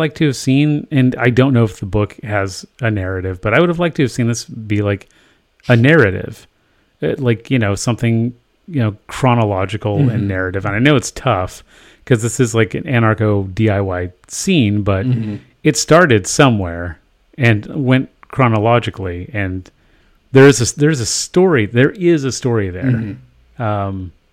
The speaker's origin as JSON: {"language": "English", "town": "Glasgow", "region": "Scotland", "country": "United Kingdom", "said": "we're from Glasgow, Scotland, right?"}